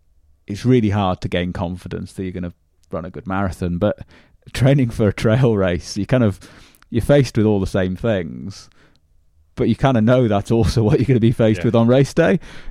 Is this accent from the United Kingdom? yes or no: yes; Swansea, Wales, United Kingdom; So I'm from Swansea.